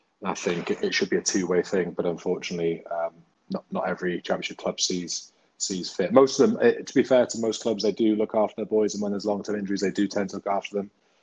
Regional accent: South Shields, North East England, United Kingdom; I mean, I grew up in the Northeast, grew up in South Shields, and the Northeast, it was football.

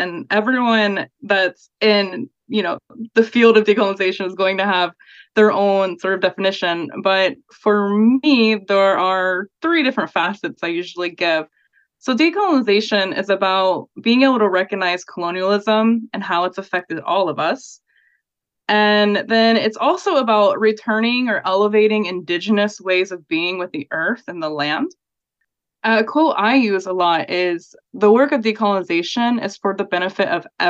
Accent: Louisa, Kentucky, United States; one day I would be proud to say I'm from Appalachia, specifically Louisa, Kentucky, I wouldn't believe you. Like, again, no offense, I love Louisa

